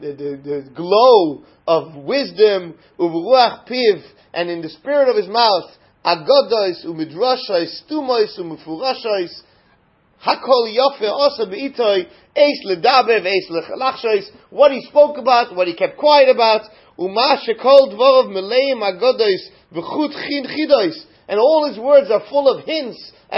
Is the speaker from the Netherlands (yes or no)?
yes; Amsterdam, North Holland, Netherlands; I grew up in Amsterdam. Yekis, real Ashkenazim.